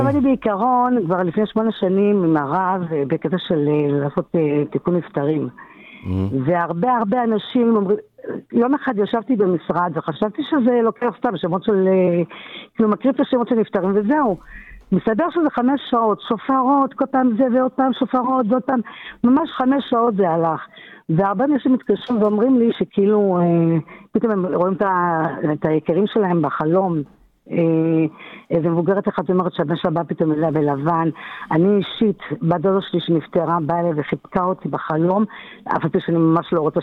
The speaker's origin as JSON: {"language": "Hebrew", "town": "Tel Aviv", "region": "Tel Aviv District", "country": "Israel", "said": "כבר 6 שנים אני פה ברוך השם, אני תל אביבית אבל, מתל אביב"}